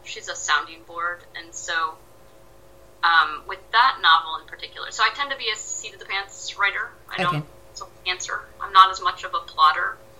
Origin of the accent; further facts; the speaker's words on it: Michigan, United States; Like, I grew up in Michigan, in a very kind of conservative state. My parents were teachers, you know, they're not big. We didn't have a lot of money growing up.